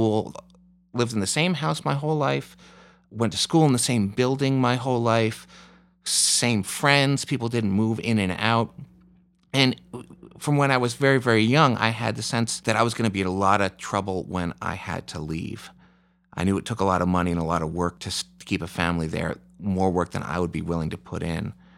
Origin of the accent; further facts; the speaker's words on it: Bronxville, New York, United States; I grew up in New York, this town called Bronxville, New York, that was, you know, they drained the pond to put the school in and everything was laid out by plan.